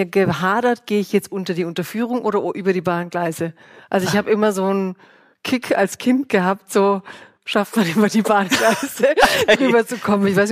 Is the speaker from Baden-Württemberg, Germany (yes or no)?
yes; Baden-Württemberg, Germany; ich komme ja so aus Stuttgarter Speckgürtel und da war Autostadt tatsächlich.